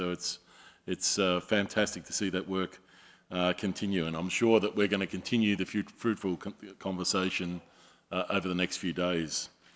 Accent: Australia; As before … from Australia.

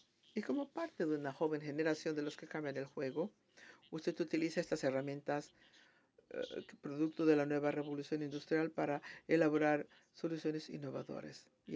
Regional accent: Minas Gerais, Brazil; Spanish is a second language; Llamo de Brasil. ¿Dónde en Brasil? Vengo de Minas Gerais, pero hoy estoy en la sede de la empresa, São Paulo.

